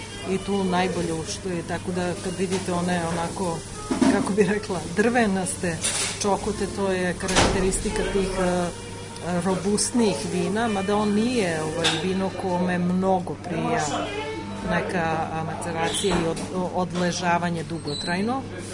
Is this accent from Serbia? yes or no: yes; Serbia